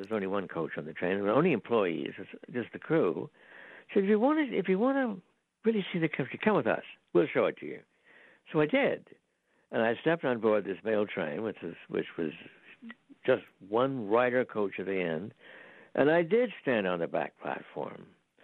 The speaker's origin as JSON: {"language": "English", "region": "New York", "country": "United States", "tie": "born or raised there", "said": "You know, I grew up in New York where you can't see the sky."}